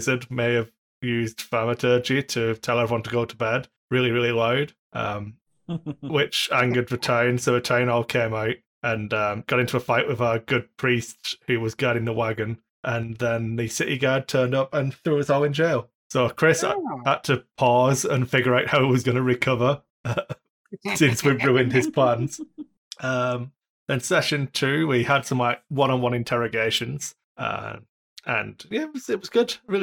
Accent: South West England, United Kingdom; accent: Cornish; my Cornish accent leaves a lot to be desired.

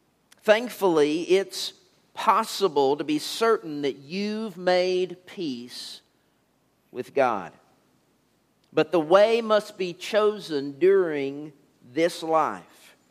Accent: Alvarado, Texas, United States; And as a kid growing up in Alvarado, I was a fairly good kid.

